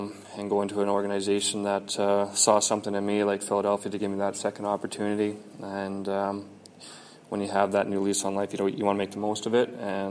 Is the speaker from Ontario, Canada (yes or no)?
yes; Toronto, Ontario, Canada; So I was the first guy on the plane waiting to head to Toronto, actually, my hometown.